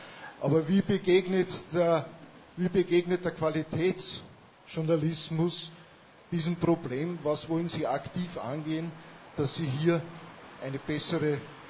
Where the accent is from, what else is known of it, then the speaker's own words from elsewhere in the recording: Linz, Upper Austria, Austria; ich komme aus Linz.